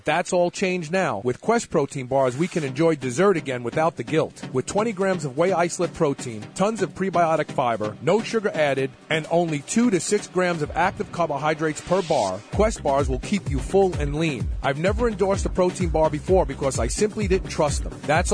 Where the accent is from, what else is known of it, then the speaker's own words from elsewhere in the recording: Brooklyn, New York, United States; See, because there's a brotherhood when you grow up in that neighborhood. I can just say, look … I'm from Bed-Stuy.